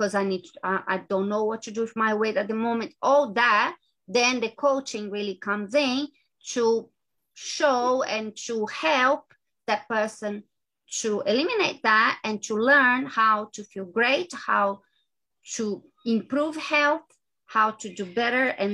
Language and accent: English; Brazil; English is a second language; moved away as an adult; now in Australia; I am originally from Brazil, but I live in Australia. I left Brazil 21 years ago. So I lived in a few countries, different countries, but right now, for the last 19 years, almost 20 years now, I live in Australia.